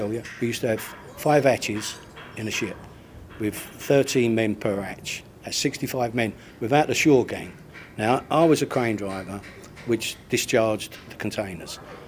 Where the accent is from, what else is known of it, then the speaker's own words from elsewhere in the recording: Rotherhithe, London, United Kingdom; Where we grew up in Rotherhithe, we never...